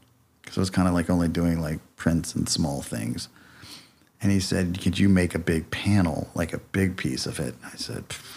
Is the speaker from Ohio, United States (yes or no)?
yes; Ohio, United States; Where I grew up in Ohio, it was just flat.